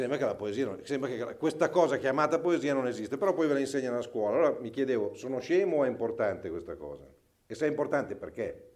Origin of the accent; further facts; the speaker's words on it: Forlì, Emilia-Romagna, Italy; now in Bologna, Italy; sono romagnolo di origine, sono di Forlì, vivo a Bologna, vivo insomma, raramente perché sono sempre in viaggio, in realtà abito in una specie di bosco che c'è sopra Bologna